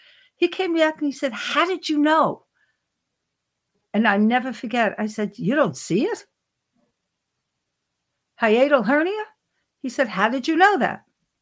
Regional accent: Brooklyn, New York, United States; I grew up in Brooklyn.

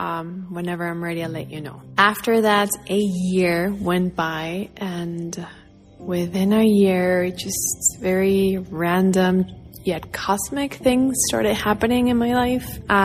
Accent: Santa Cruz, Bolivia; also born or lived in La Paz; And I was born in La Paz and I was raised in Santa Cruz, but still, as a Bolivian

